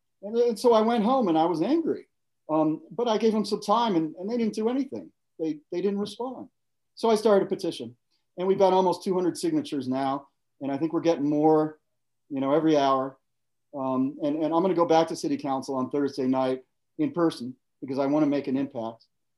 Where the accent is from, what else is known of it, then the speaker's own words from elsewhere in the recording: United States; I felt like it was my responsibility as an American to stand up.